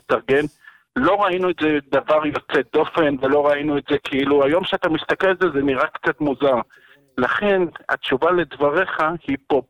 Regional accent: Tel Aviv, Tel Aviv District, Israel; born there; אני נולדתי בתל אביב, והוריי זיכרונם לברכה, גרו כל השנים בתל אביב

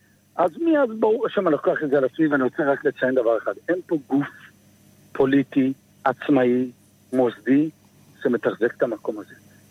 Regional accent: Jerusalem, Jerusalem District, Israel; אני, אתה יודע, אני ירושלמי, יש לנו את השגונות שלנו

